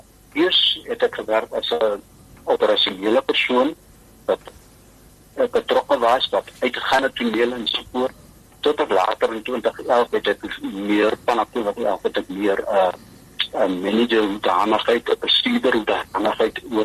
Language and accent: Afrikaans; Northern Cape, South Africa; ek is oorspronklik van Noordkaap, maar hier in die laaste in die Weskaap het ek baie rondbeweeg rondgeskyp, ek was eers in die Helderberg